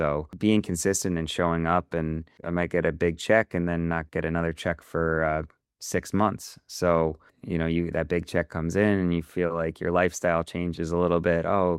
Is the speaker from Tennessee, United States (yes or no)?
no; Boston, Massachusetts, United States; also born or lived in Florida; So we were raised, my whole family was based in Boston and in Cambridge, actually.